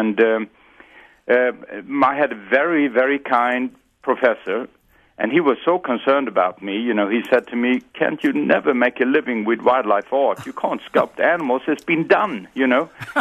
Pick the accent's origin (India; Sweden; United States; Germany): Sweden; I grew up in Sweden, actually. I grew up in a little fishing village on the North Sea, and my family were seafarers, and so I grew up in closeness to nature